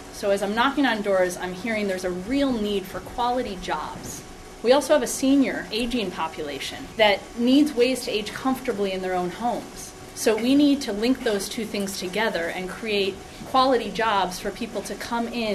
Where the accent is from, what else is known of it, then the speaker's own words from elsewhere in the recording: New Lebanon, New York, United States; I was born and raised in New Lebanon, New York, and now my husband Steve and I are raising our three children in New Lebanon.